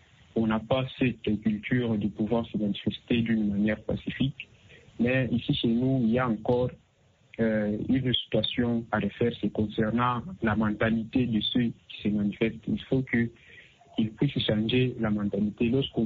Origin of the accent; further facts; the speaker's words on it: Kolwezi, Lualaba, DR Congo; Je donne l'exemple ici chez nous, à Kolwezi.